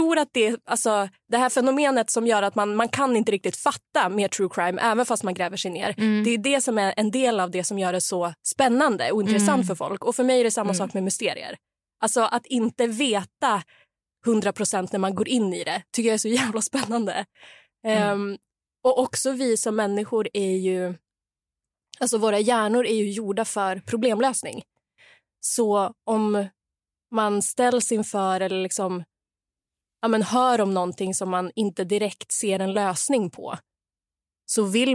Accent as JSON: {"language": "Swedish", "region": "northern Sweden", "country": "Sweden", "moved": "yes", "lives_now": "Stockholm, Sweden", "said": "Nej, jag är inte från Stockholm. Jag är från norra Sverige."}